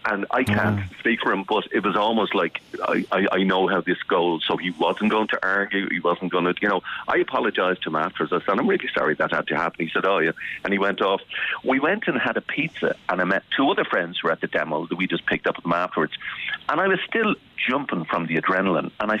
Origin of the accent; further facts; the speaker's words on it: Ireland; You're one of us, as in, I'm Irish, blah, blah, white.